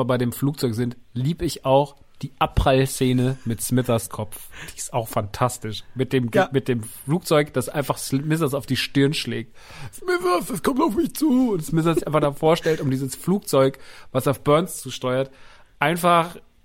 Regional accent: Rodgau, Hesse, Germany; ich komme aus dem Rottgau.

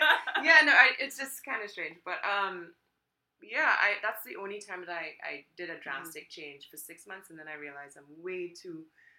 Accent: Trinidad & Tobago; I guess growing up in Trinidad was totally different.

